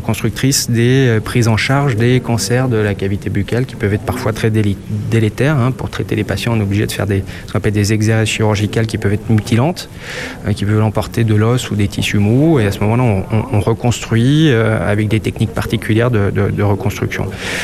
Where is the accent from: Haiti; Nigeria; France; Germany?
France; Saint-Étienne, Auvergne-Rhône-Alpes; Pourquoi je suis revenu à Saint-Étienne? D'une part, je suis stéphanois, j'y ai fait mes études.